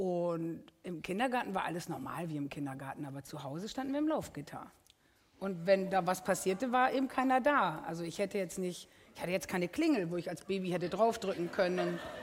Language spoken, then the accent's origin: German; Cologne, North Rhine-Westphalia, Germany; Ich wurde in Köln geboren, ja, und habe mich arrangiert damit, bis ich 18 war.